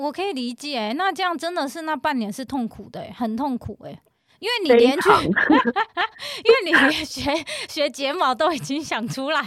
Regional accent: Taiwan; 他就看到我说我从台湾来

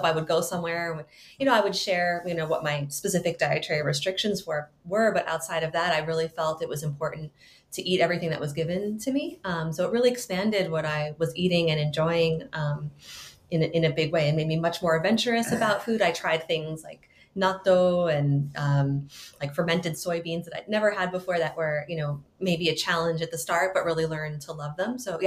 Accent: Long Island, New York, United States; I grew up in New York. I'm from Long Island originally, and then spent my young adulthood in the city in New York.

